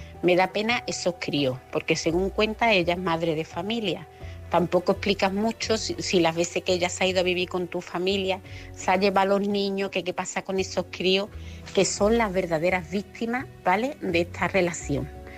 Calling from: Seville, Andalusia, Spain; corresponsal de Sevilla.

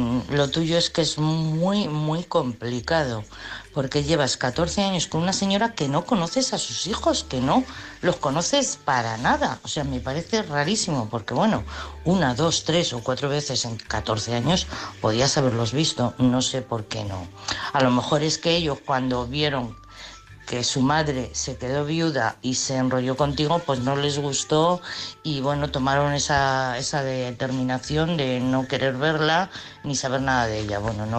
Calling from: Madrid, Community of Madrid, Spain; de Madrid.

